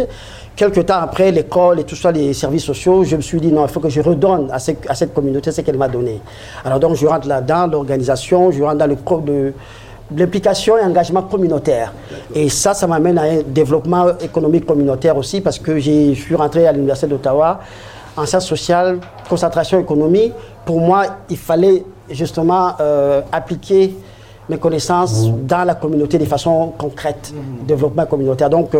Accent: Kinshasa, DR Congo; moved away as an adult; à l'époque où moi j'ai quitté le Congo, j'ai commencé à l'université de Kinshasa et puis les choses allaient tellement mal avec les étudiants

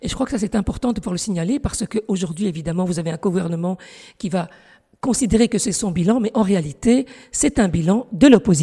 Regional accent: France; moved away as an adult; also born or lived in Casablanca, Morocco; Je suis née à Casablanca, au Maroc, sur le continent africain. J'ai grandi en France, j'ai effectué toute ma scolarité depuis la maternelle jusqu'à l'université.

